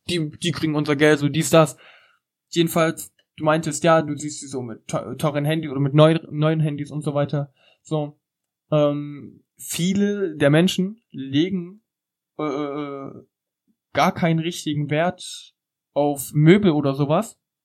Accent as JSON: {"language": "German", "region": "eastern Germany", "country": "Germany", "said": "Pass auf, ich komme ja aus dem Osten"}